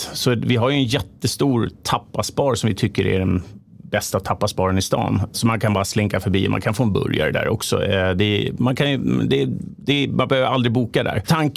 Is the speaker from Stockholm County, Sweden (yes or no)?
yes; Sundbyberg, Stockholm County, Sweden; så jag kommer från Sumpan. Jag är äldst i en barnaskara. Lillebror, syrran och jag.